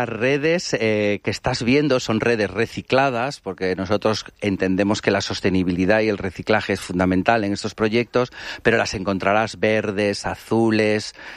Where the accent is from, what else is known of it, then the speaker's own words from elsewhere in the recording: Galicia, Spain; also born or lived in Villajoyosa; Bueno, yo nací aquí en Villajoyosa, pero me crié en Galicia. Por eso este acento que tengo.